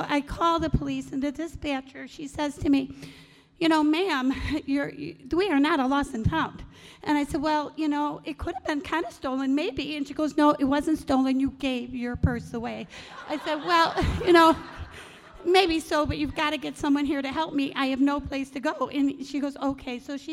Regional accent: Illinois, United States; I went online and met a widower from Wisconsin. I'm from Illinois.

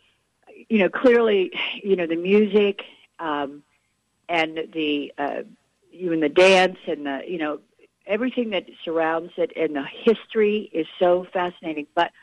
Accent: Midwest, United States; And although I'm from the Midwest, I would hear all of their stories and her stories about, you know, what her life was like.

